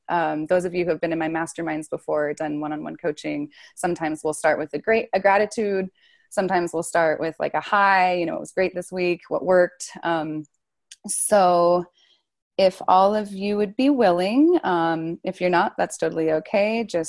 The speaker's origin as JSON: {"language": "English", "town": "Sandpoint", "region": "Idaho", "country": "United States", "tie": "born or raised there", "said": "I'm currently in Idaho. I'm in Sandpoint, Idaho, which is my hometown."}